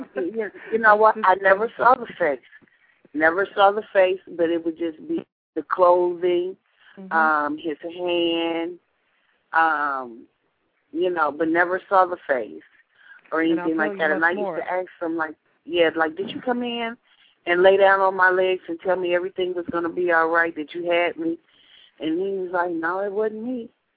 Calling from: Cincinnati, Ohio, United States; I'm calling from Cincinnati.

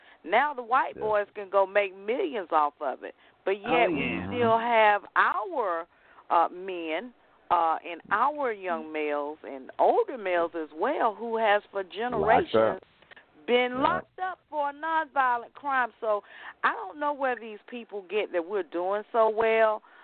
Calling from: Georgia, United States; Greetings. I am enjoying the show. I'm calling from Georgia.

